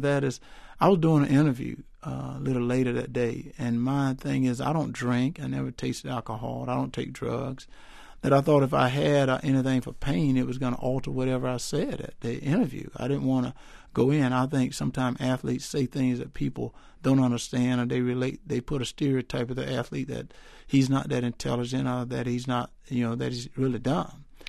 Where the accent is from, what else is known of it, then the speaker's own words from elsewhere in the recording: Wrightsville, Georgia, United States; Well, where I grew up at in Wrightsville, Georgia, I didn't.